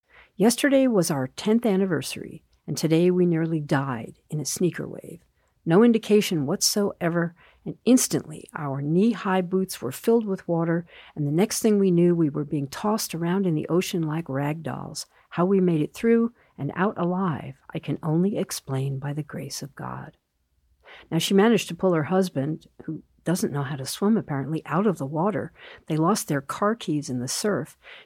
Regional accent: East Coast, United States; moved away; I grew up on the East Coast and played in the ocean all the time as a kid. The water was warm in the summer, and there were no sneaker waves coming up to drag you out to sea. And so when I moved here

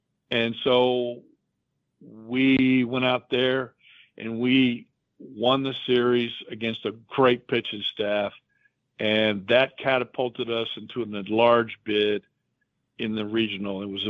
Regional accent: Hobbs, New Mexico, United States; I'm from Hobbs, New Mexico.

